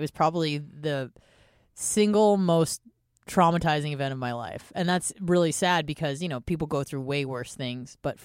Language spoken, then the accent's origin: English; San Diego, California, United States; also born or lived in Israel; Well, I was born in Israel, moved to the States when I was a baby with my parents to California. Then from there, I stayed in California or in San Diego till I was 18